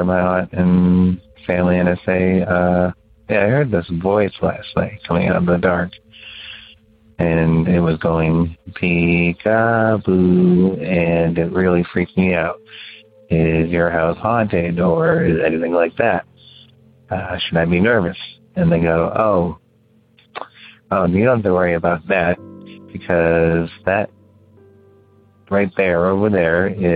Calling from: Massachusetts, United States; So, anyway … I'm calling from New York, originally from Massachusetts, but the story took place in Houston, Texas

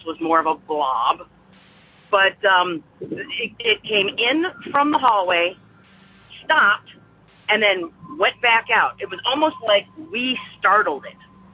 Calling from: Aurora, Illinois, United States; I'm calling from Aurora, Illinois.

